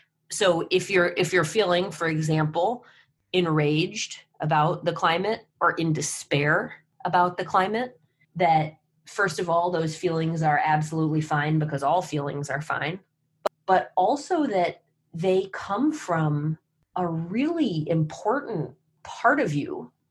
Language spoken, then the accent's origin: English; Ann Arbor, Michigan, United States; which is quite something for a town the size of Ann Arbor, which happens to be my hometown.